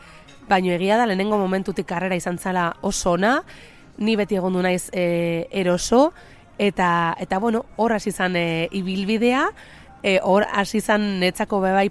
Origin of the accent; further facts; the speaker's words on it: Vitoria-Gasteiz, Basque Country, Spain; also born or lived in Navarre; ni Gasteizarra naiz, Gasteizen jaio nintzen. Egia da, beti esaten dut, akatela odol nasketa moduko bat, ze Nafarroan eman ditut nire bizitzako urte asko, ama ere eta aman ardetik danak Nafarra dia